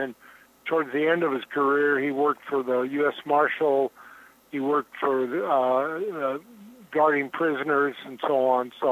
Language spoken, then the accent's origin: English; Phoenix, Arizona, United States; As such, and there was a lot of discrimination here in Phoenix.